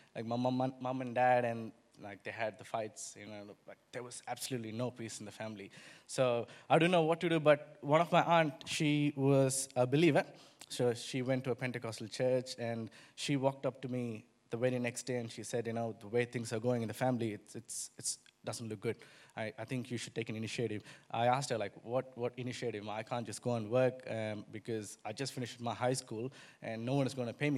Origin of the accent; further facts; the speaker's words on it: South India, India; I come from South India. I grew up in a family where my mom comes from a Catholic background and dad comes from a Hindu family.